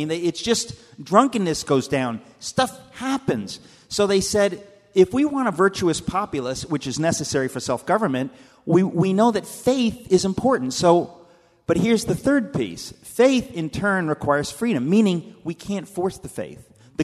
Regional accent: United States; I grew up in America. I went to decent public schools.

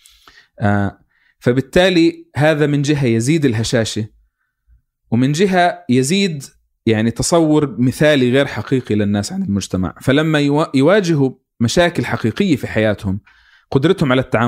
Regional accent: Palestine; ممكن أنا كفلسطيني أروح للجامعة

